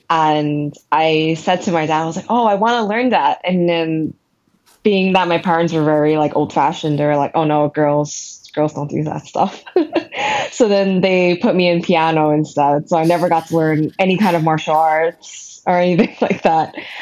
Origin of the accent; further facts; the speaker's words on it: New York, United States; So I was born and raised in New York in the US, and I am the product of immigrant parents.